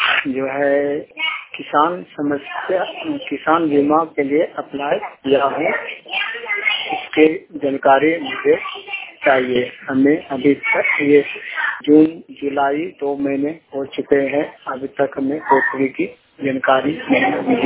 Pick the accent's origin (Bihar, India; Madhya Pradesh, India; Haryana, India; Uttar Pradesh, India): Bihar, India; Virpur; और मैं वीरपुर गांव के रहने वाला हूँ। इंद्रुख शायद मेरा गांव का नाम है गौरीपुर पोस्ट सच्चा सराय थाना नया रामनगर जिला मुंगेर का निवासी हूँ।